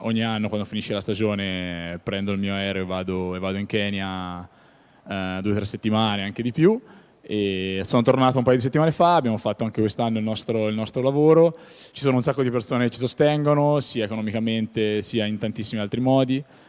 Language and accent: Italian; Siena, Tuscany, Italy; ovviamente da senese.